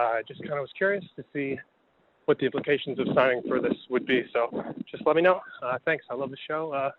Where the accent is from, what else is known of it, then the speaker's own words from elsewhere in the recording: Boston, Massachusetts, United States; I'm from Boston, and I had a question.